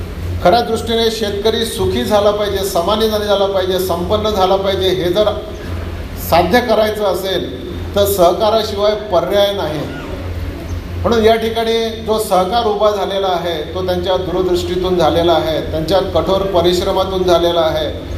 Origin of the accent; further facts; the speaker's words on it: Amravati, Maharashtra, India; मी अमरावती जिल्ह्याचा आहे, शेतकऱ्याचा मुलगा मी आहे, शेतात स्वतः मी काम केलेलं आहे